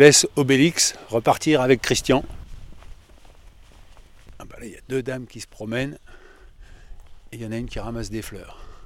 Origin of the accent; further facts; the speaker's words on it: Paris, Île-de-France, France; Non, je suis parisien.